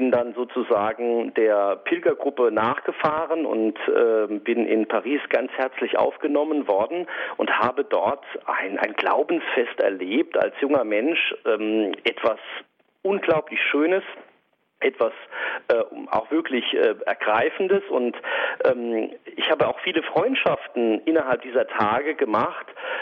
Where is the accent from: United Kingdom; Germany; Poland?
Germany; Saarland; Ja, also so als Saarländer hat man auch eine gewisse Nähe zu Frankreich